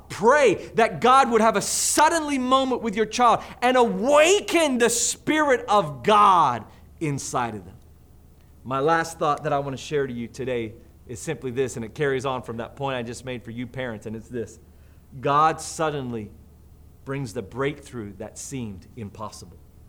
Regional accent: Australia; also born or lived in Philippines / Perth, Australia; I am Australian. Again, if you don't know my story, I am Aussie. In fact, I'm half Aussie, half New Zealander, but I was born here in the Philippines. I went to an American school, and I lived in Perth for 7 years.

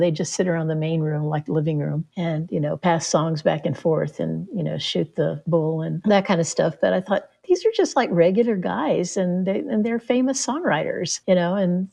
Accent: San Antonio, Texas, United States; moved away as an adult; also born or lived in New Mexico; I grew up in San Antonio, Texas, but I left to go move to northern New Mexico going in my early 20s.

